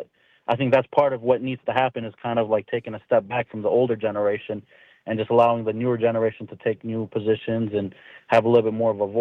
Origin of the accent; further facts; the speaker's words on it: Oak Creek, Wisconsin, United States; I grew up in Oak Creek, and we were fortunate, my family, to buy a house right before the market crash in Oak Creek.